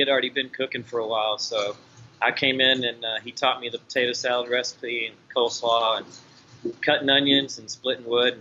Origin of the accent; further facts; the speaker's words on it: Odessa, Texas, United States; now in Austin, United States; I grew up in Odessa, in West Texas. And a group of us, we graduated high school in '87. A group of us all came to Austin, just getting out of Odessa.